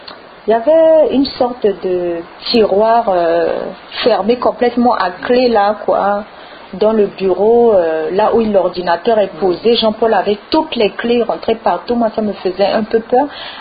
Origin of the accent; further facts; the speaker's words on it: French Guiana; Moi, j'ai grandi ici. Et je suis guyanaise de deuxième patrie, hein.